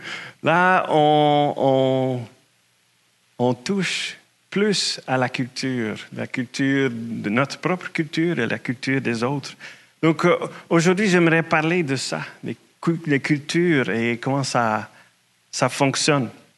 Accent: Netherlands; now in Canada; je vivrais plus aux Pays-Bas, là où j'ai grandi, là où toute ma famille est restée. Donc, en 2002, c'est la première fois que je suis venu au Québec.

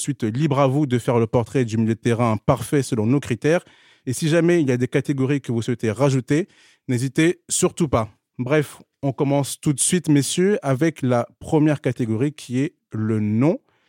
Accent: Île-de-France, France; Et de là d'où je viens, dans ma banlieue, dans les Yvelines, à une époque, on disait Zé

